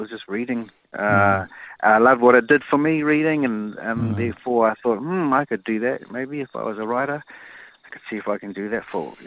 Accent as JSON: {"language": "English", "region": "Auckland", "country": "New Zealand", "tie": "born or raised there", "said": "Yeah, that's right. I grew up in West Auckland, proud Westie."}